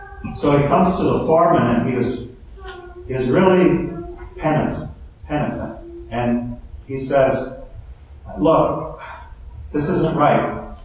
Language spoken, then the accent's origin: English; Detroit, Michigan, United States; You know, I'm from Detroit, and I thought of a story that is true.